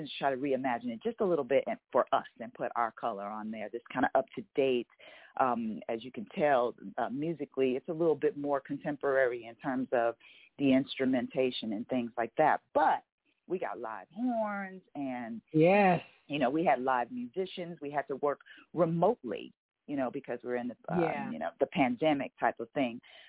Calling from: Los Angeles, California, United States; Calling from Los Angeles. That's where we're based out

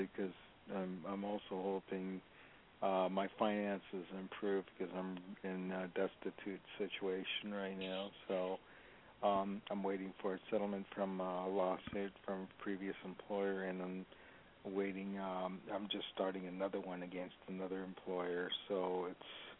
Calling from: Los Angeles, California, United States; West L.A. I'm in L.A. like you, but I'm in the West L.A. part.

